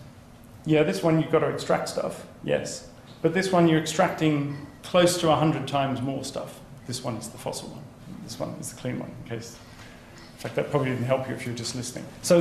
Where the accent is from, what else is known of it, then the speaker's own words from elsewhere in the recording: Australia; now in United Kingdom; I'm Australian originally